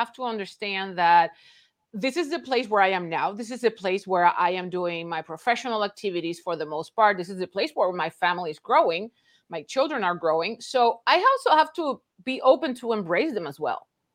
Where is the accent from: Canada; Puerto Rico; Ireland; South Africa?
Puerto Rico; now in Texas, United States; And what I tell many people, culturally, I am Puerto Rican. Politically, yes, we are all American citizens, but culturally, I am Puerto Rican, and no one can erase that. And coming here, you have to understand that I'm in the South, I'm in Texas